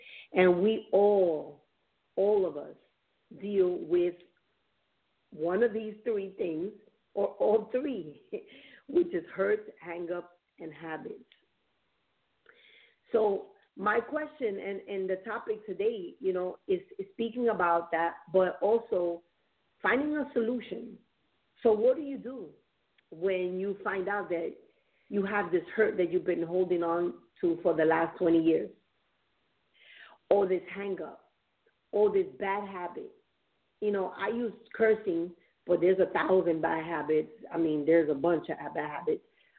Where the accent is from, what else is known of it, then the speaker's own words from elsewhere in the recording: New York City, New York, United States; Like, so I'm from up north. I'm from Bronx, New York, raised there.